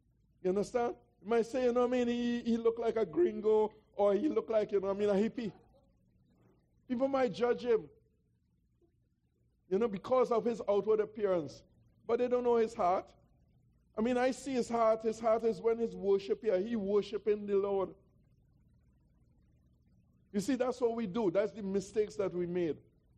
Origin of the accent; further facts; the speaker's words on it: Trinidad & Tobago; I'm no African and I'm no American. I tell them that. Don't call me that. I'm a born Trini. That's my nationality.